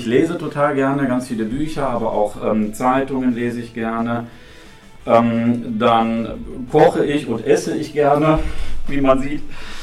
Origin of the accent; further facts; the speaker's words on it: Rhineland, Germany; Was den Vereinsfußball angeht, bin ich hier im Rheinland groß geworden